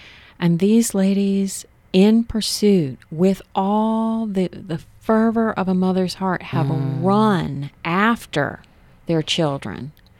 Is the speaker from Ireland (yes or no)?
yes; Ireland; I'm Irish